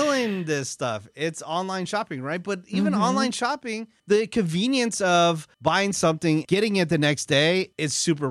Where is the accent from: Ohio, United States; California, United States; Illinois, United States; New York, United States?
California, United States; I'm from Northern California. Maybe it was a Southern California thing before that.